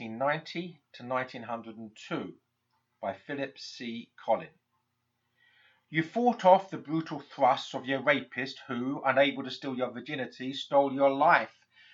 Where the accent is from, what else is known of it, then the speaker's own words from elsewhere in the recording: England, United Kingdom; now in United States; And although I'm an Englishman